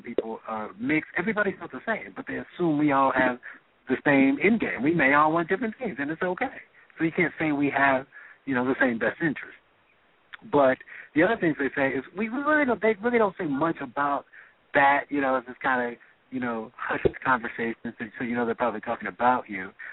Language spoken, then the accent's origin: English; Gary, Indiana, United States; I grew up in Gary, Indiana, so and it's pretty much the same kind of background as most black people in Chicago on the South Side and West Side.